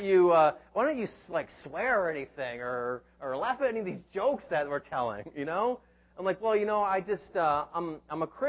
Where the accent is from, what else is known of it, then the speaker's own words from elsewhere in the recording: Storrs, Connecticut, United States; I'm actually originate from the Storrs area, and I went to the Willimantic Church